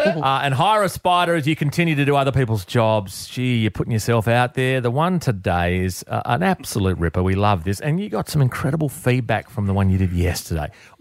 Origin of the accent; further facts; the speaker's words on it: London, United Kingdom; born there; I was born in London, yes.